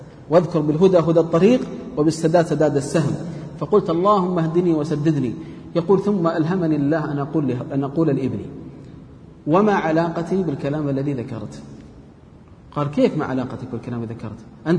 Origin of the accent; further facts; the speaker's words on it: Riyadh, Riyadh Province, Saudi Arabia; أن أحد الآباء عندنا في الرياض